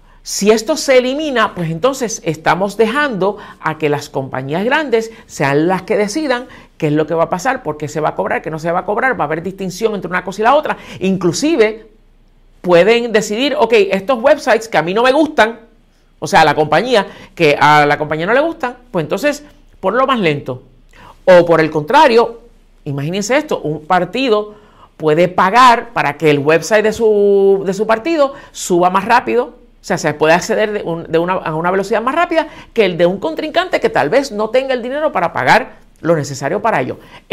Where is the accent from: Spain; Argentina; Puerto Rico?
Puerto Rico; nosotros puertorriqueños, que también somos ciudadanos de Estados Unidos